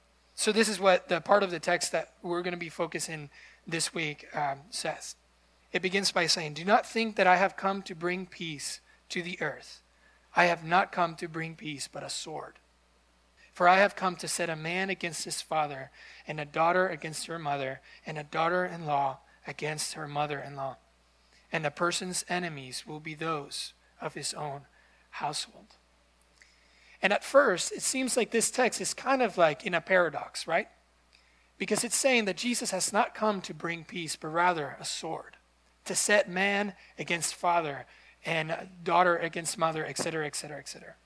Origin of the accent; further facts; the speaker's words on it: Guatemala; I am from Guatemala